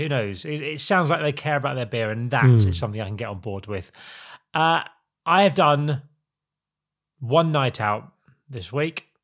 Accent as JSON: {"language": "English", "town": "Norwich", "region": "East of England", "country": "United Kingdom", "said": "I'm from Norwich"}